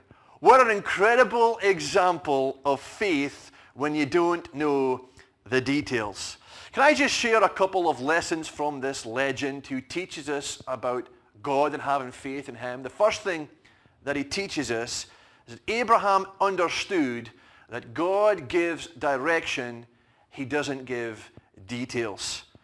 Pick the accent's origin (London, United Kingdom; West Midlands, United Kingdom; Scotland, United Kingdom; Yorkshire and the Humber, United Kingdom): Scotland, United Kingdom; Fraserburgh; I was on a run on Fraserburgh Beach, running away from my hometown of Fraserburgh